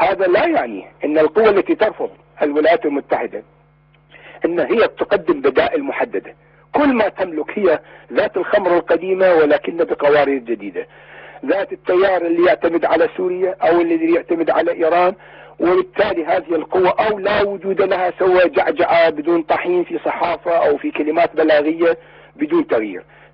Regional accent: Iraq; وهكذا مصيرنا كعراقيين حقيقة، نحن في مصير مؤلم ومحزن

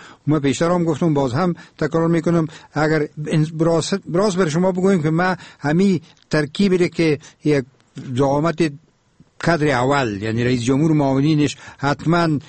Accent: Afghanistan; کل ما افغان هستیم

